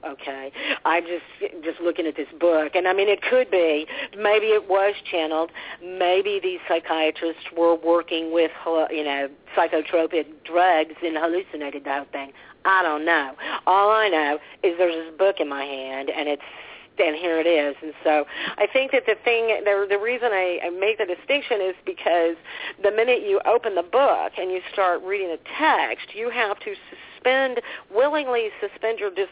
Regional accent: New York, United States; I had a lot of therapy for a lot of years, being a New Yorker, it's what we do.

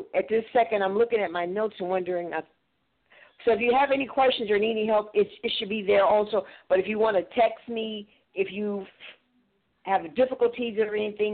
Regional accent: Chicago, Illinois, United States; also born or lived in New York City; You know, my hometown is Chicago, and I lived in New York City for a lot of years. So I know real cold. Remember, I'm from Chicago. I lived on Lake Michigan.

